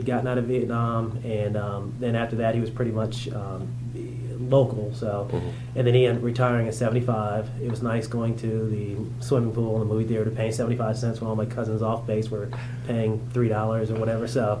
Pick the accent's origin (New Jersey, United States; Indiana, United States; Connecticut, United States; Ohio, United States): New Jersey, United States; Fort Dix; I was born in Fort Dix, New Jersey, the son of a Army sergeant and a stay-at-home mom. That was in 1969.